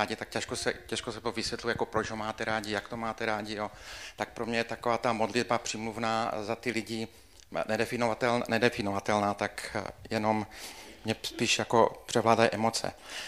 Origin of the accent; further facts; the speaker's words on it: Slovakia; Abyste mě pochopili, tak já pocházím ze Slovenska